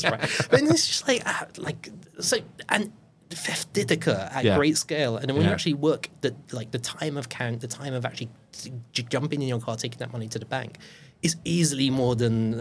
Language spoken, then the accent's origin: English; United Kingdom; And then being British, there's always that little bit of only fools and horses, right?